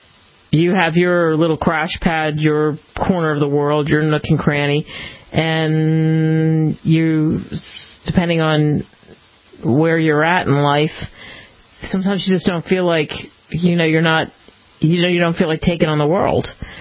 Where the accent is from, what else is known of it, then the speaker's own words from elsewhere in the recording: East Coast, United States; Growing up on the East Coast, it's one place where I hadn't been to that site.